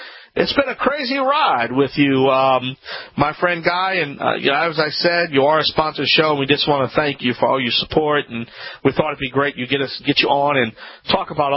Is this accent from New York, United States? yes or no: no; Louisiana, United States; Because you know, I'm a Cajun.